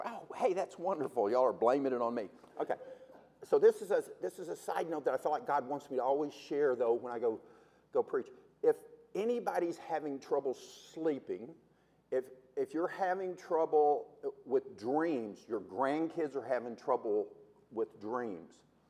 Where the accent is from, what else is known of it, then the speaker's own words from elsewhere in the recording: Texas, United States; and I'm from Texas, so I usually talk a lot slower, okay?